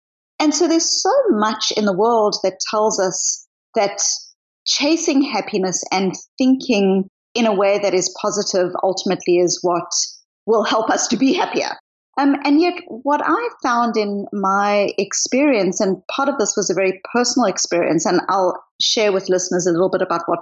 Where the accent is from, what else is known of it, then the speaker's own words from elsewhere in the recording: South Africa; also born or lived in Australia / New Zealand; now in Boston, United States; I am originally from South Africa, but I've lived in Australia, New Zealand, backpacked around the world for 2 years, and I'm now in Boston. So it's not a simple accent.